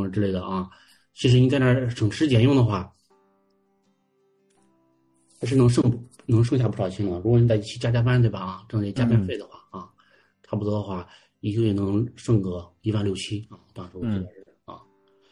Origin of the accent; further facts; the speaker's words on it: Hebei, China; 对对对，我是北方的，就是，我是河北的